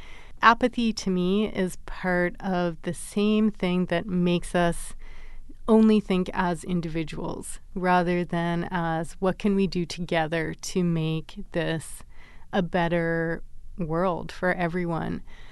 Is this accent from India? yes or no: no; Vancouver, British Columbia, Canada; I grew up in Vancouver at a time where anti-logging protests were really sort of catching the public eye. And I think that had a huge impact on me because I grew up outside of Vancouver itself in an area that kind of bordered a natural forest.